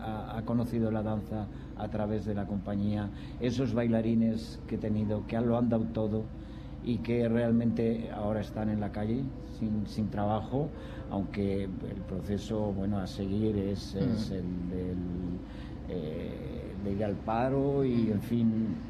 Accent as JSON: {"language": "Spanish", "country": "Spain", "said": "yo quería estar era aquí, en España. Y yo siempre he dicho, prefiero comerme un plato de lentejas en mi país"}